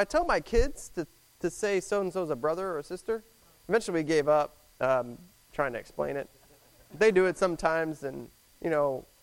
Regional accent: Irving, Texas, United States; also born or lived in Houston; I'm from Houston. I grew up in Irving in the Metroplex, so that's who I am

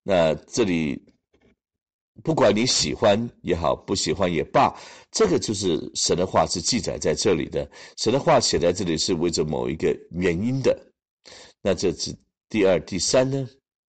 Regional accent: Hong Kong; 我是从香港来的，所以我是讲到香港

